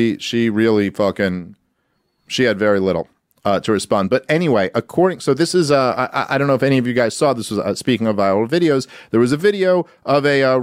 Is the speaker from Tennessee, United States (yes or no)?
no; New York City, New York, United States; But you know, I grew up in New York City.